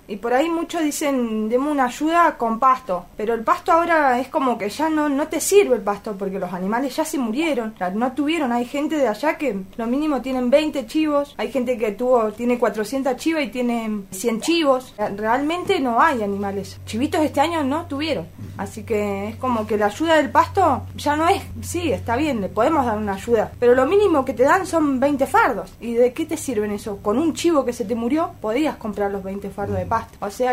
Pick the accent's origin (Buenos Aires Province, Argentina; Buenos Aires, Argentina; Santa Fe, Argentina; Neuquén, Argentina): Neuquén, Argentina; Chihuido; Yo soy de Chihuido, mi marido, bueno, tiene animales, es pequeño productor.